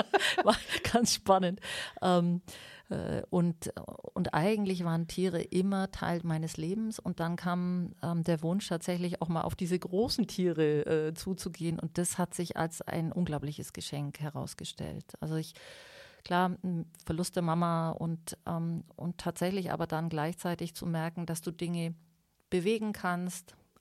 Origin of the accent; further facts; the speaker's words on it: Bavaria, Germany; Ich bin ja bei meiner Großmutter aufgewachsen hier im Oberallgäu